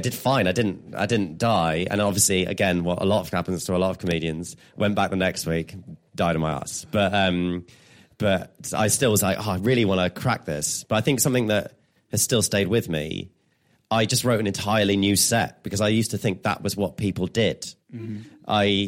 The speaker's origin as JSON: {"language": "English", "region": "England", "country": "United Kingdom", "said": "I'm English."}